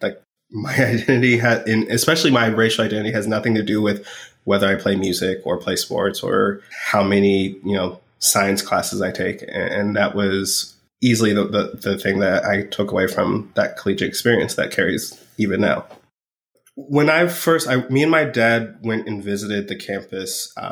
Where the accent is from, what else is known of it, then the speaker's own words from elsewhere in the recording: Yellow Springs, Ohio, United States; The village of Yellow Springs. It's roughly 4,000 people. Dayton, if you're familiar.